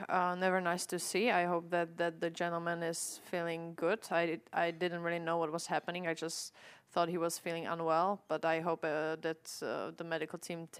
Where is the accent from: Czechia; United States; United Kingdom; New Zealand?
Czechia; English is a second language; obviously I'm from Europe, from Czech Republic. I was growing up on the clay court